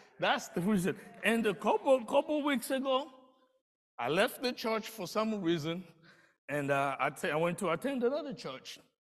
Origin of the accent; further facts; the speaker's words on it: Angola; now in Kenosha, United States; I'm from Angola.